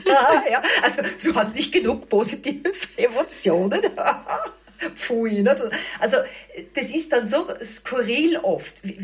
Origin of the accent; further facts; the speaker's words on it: Vienna, Austria; Ja, ich bin eine geborene Wienerin.